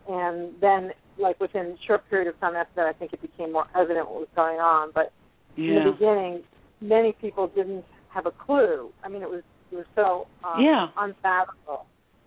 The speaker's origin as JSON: {"language": "English", "region": "New York", "country": "United States", "said": "It was like, you know, and I'm a New Yorker, so you think, oh, it's a subway fire."}